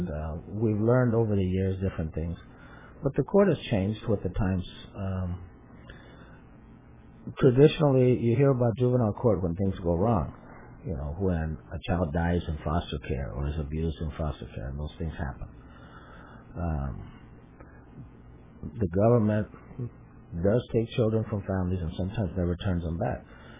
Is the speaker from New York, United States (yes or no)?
no; California, United States; my parents came here as immigrant farm workers. I grew up on the farm. I was born in Meadowland, out in a ranch out there